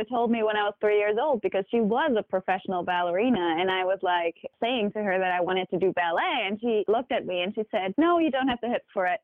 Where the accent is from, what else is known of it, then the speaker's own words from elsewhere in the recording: Germany; also born or lived in Prague; So I was born in Germany and I lived there most of my life.